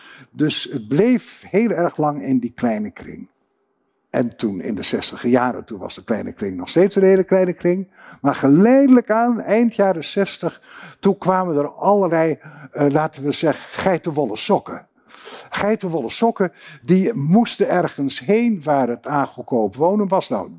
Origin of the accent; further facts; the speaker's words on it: Groningen, Netherlands; moved away as an adult; Nou, ik kom reusachtig uit Groningen. En daar ben ik ook heel trots op. Maar ik moest er ook steeds blijven.